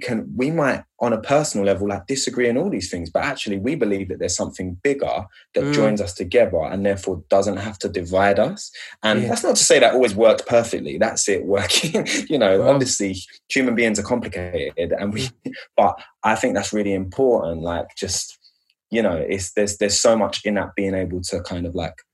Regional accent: London, United Kingdom; So I grew up in East London.

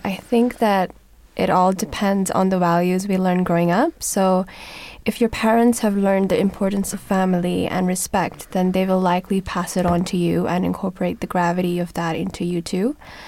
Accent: Pakistan

